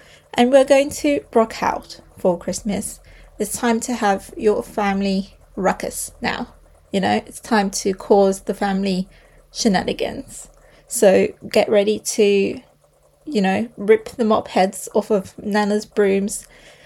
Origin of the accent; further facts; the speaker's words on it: South Africa; I am South African, so this time of year I should be laid on a beach.